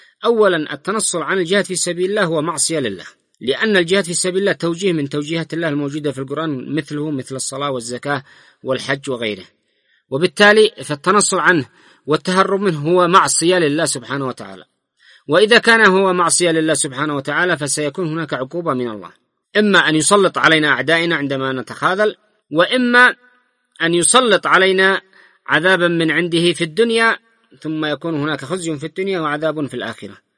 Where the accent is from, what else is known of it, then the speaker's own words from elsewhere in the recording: Yemen; يعني لاحظوا كيف أن نقص الوعي لدى الكثير مننا نحن أبناء اليمن